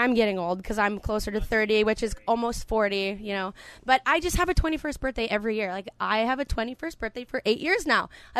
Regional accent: Canada; I'm a Canadian, so I can say this because

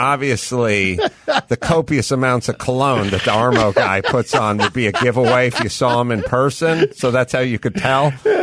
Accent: California, United States; Mike August is from Louisiana. And I'm from California.

